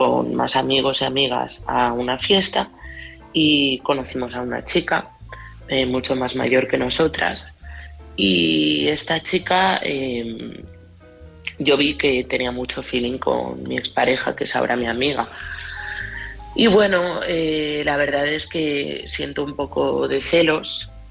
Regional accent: Madrid, Community of Madrid, Spain; de Madrid

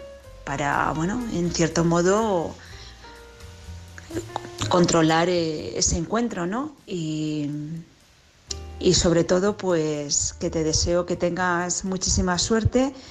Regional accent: Madrid, Community of Madrid, Spain; de Madrid

